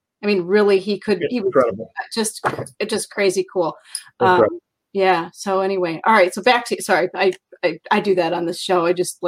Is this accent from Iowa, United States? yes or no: yes; Iowa, United States; also born or lived in Minnesota; Long story short, we were raised in Iowa. He decided that wasn't the life to raise 11 children. And so we lived in Iowa and Minnesota and all these things.